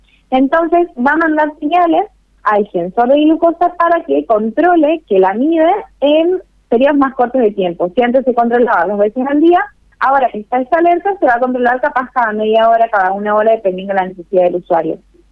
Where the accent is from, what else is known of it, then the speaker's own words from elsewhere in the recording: Santa Fe, Argentina; Somos dos de Santa Fe, pero hay dos integrantes más.